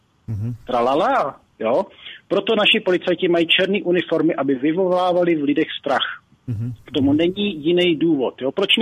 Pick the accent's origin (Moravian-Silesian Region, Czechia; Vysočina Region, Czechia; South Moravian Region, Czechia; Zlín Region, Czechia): South Moravian Region, Czechia; Brno; Já jsem z Brna, jo?